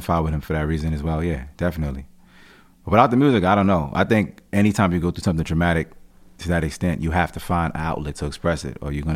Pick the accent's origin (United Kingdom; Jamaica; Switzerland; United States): Jamaica; And I'm Jamaican, so just culturally, family, mothers, sons and shit, they just really tight knit, you know what I mean?